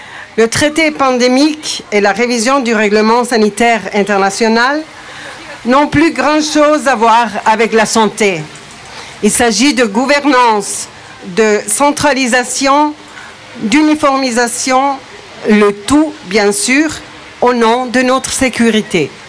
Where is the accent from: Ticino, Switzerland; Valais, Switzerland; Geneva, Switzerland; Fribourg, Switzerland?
Ticino, Switzerland; accent: Ticinese; Veuillez excuser un peu mon petit accent tessinois.